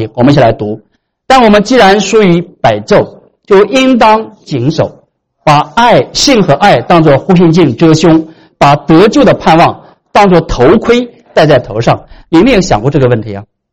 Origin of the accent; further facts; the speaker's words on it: China; 我们中国人特别喜欢讲义